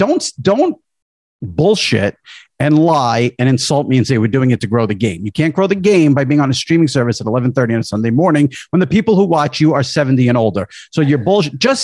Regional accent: New York, United States; I'm a New Yorker. I grew up listening to Mike the Mad Dog.

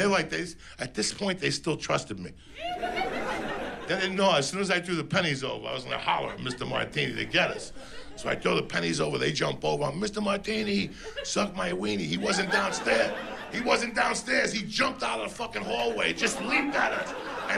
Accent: Cuba; moved away; When I came from Cuba, we lived on 205 West 88th Street.

